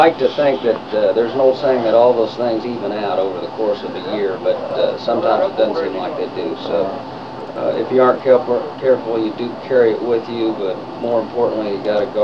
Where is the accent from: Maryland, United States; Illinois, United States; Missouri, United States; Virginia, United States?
Missouri, United States; Kansas City; I'm from Kansas City originally, so I'm able to coach at the Division I level in my hometown, so that's been a real enjoyable experience.